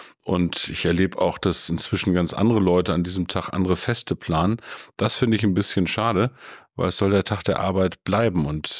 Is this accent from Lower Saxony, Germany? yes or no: yes; Peine, Lower Saxony, Germany; Also meistens war ich am 1. Mai in meiner Heimat in Peine